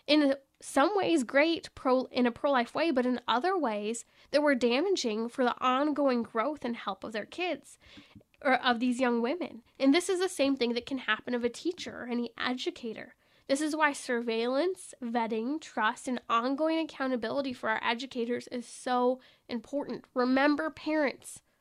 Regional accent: California, United States; not just in my home state of California, all over.

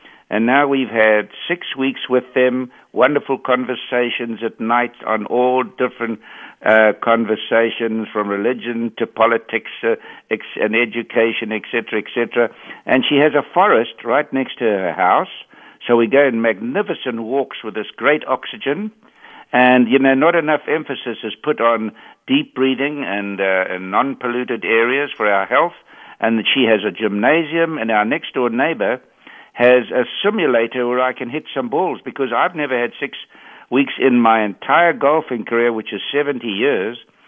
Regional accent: South Africa; My daughter here, we came from South Africa to see our grandson

